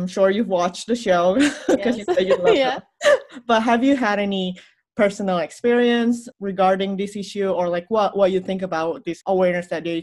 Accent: Indonesia; So I grew up in Indonesia. I lived there for 17 years and poverty was pretty much all around.

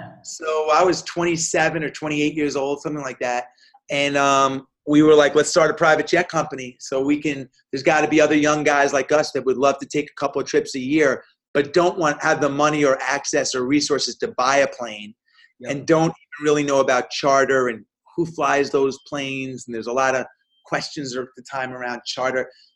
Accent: New York, United States; So I went to the New York Yankees. I'm a New Yorker.

